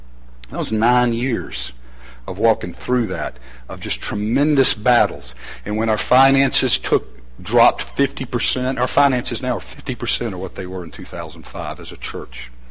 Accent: Atlanta, Georgia, United States; also born or lived in Augusta; even though I was from Georgia, another part of Georgia, Atlanta and Augusta.

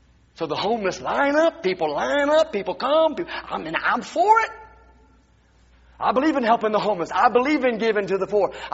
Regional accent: United States; I am an American. I have a USA passport. I thank God I am American.

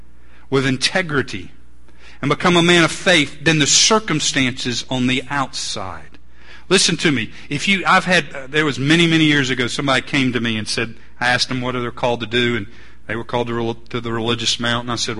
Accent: Atlanta, Georgia, United States; But I grew up in Atlanta. They were not there when I was growing up.

